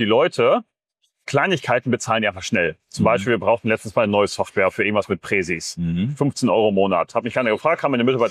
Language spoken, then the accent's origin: German; Northern Germany, Germany; ich komme ja aus Norddeutschland auf dem Dorf.